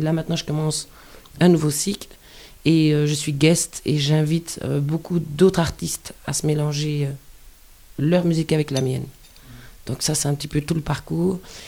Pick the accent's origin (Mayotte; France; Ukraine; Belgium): Belgium; la partie africaine qui était en moi, parce que j'ai grandi en Belgique.